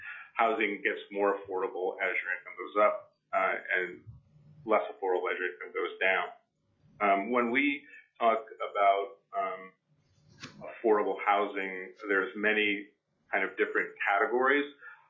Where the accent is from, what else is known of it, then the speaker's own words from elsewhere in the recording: Fairbanks, Alaska, United States; I was born and raised in Fairbanks, and I tend to revert back to my younger days as a parent to Fairbanks.